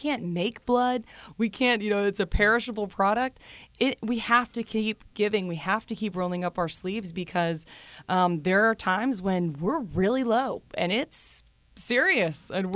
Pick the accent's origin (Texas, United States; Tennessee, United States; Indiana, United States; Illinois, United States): Tennessee, United States; I'm the oldest of six kids, and I grew up in Middle Tennessee, and I actually attended MTSU, so the Blue Raiders at home.